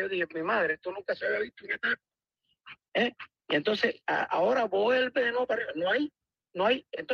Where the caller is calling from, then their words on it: Kissimmee, Florida, United States; De aquí, de Kissimmee.